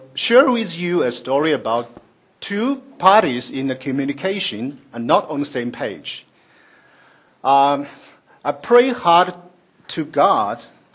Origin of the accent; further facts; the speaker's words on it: Shanghai, China; first language Shanghainese; English is a second language; You know, because the English is my fourth language. It ranks after Shanghainese, Mandarin, and Cantonese. So I could not help speaking English with this, you know, mysterious mixed flavor of those spoken Chinese